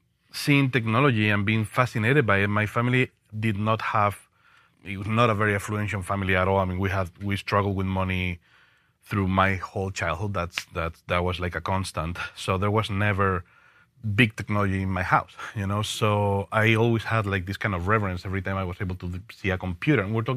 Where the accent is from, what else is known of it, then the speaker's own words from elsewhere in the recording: Madrid, Community of Madrid, Spain; English is a second language; I'm originally from Spain. I'm from Madrid in Spain, and I'm 45 years old.